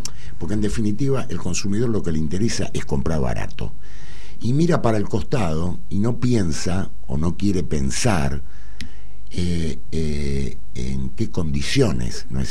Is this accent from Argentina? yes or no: yes; Argentina; Está obviamente lo que como ciudadano, como argentino, quiero para mi país.